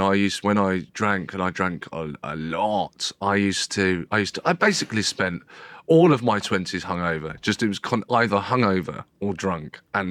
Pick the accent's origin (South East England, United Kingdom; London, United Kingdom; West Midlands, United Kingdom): South East England, United Kingdom; Brighton; But when I was a kid I grew up in Brighton